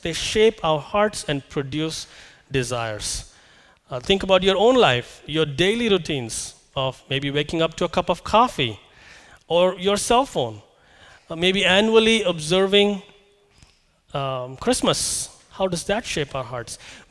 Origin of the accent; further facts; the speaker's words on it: India; I'm from India, and I love, can you guess? I love curry.